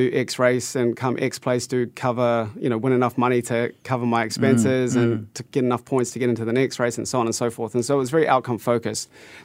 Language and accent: English; New Zealand; I'm a Kiwi.